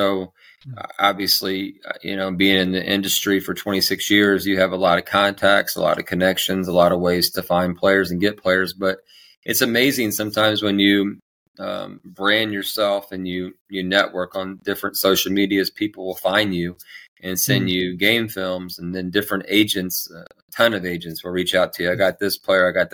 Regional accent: Indiana, United States; the Indiana Pacers, which I'm from Indiana, so it's actually really nice to see the Pacers playing that style.

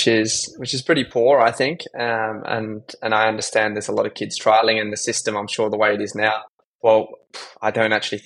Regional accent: Adelaide, South Australia, Australia; I grew up in Adelaide, a young boy playing a range of different sports.

